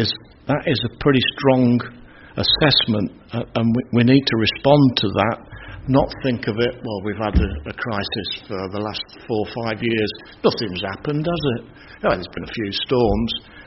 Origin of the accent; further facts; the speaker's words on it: France; English is a second language; I come from France, and they grow olive trees there. You know, in my locality, it was all about walnuts.